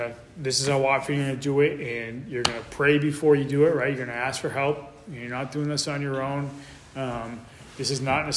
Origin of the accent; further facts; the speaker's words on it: New Hampshire, United States; now in Cape Cod, United States; When I'm originally from New Hampshire, when I came down to when I came to the Cape